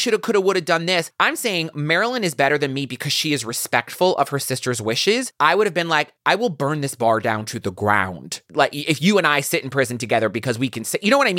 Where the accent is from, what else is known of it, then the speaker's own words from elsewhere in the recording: Deep South, United States; I haven't the foggiest clue of what she's saying, and I'm from the Deep South.